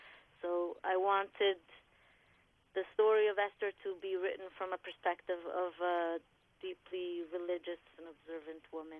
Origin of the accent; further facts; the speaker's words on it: Italy; moved away as an adult; also born or lived in New York; now in Davis, United States; I grew up in Italy, I got married, I moved to New York, and then we moved to Davis, California, where my husband and I work with the Jewish community and the university.